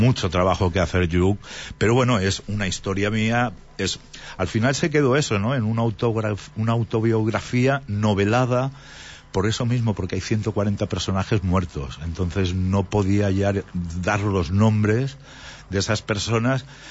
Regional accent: Barcelona, Catalonia, Spain; Yo no me considero catalán en el sentido de demográficamente, yo me considero barcelonés. Tengo esa mentalidad aún porque no pienso en catalán. Si pensara en catalán, sentiría que soy catalán, pero claro, yo pienso en castellano.

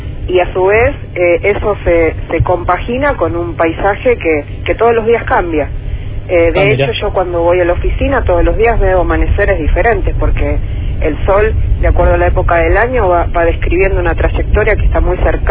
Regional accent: San Fernando, Buenos Aires Province, Argentina; now in Buenos Aires, Argentina; Yo soy de San Fernando, o sea, la mayor parte de mi vida viví en San Fernando, pero bueno, ahora vivo en Núñez, en Capital.

